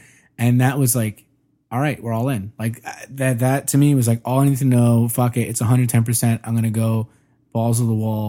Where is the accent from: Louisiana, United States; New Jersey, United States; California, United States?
New Jersey, United States; In growing up in Jersey.